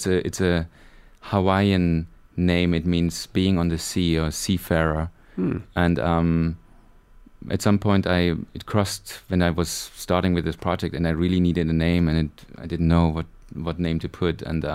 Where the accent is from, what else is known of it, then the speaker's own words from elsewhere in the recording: East Germany, Germany; when I was a kid, I grew up in East Germany, I always wanted to be a sailor because we couldn't travel far.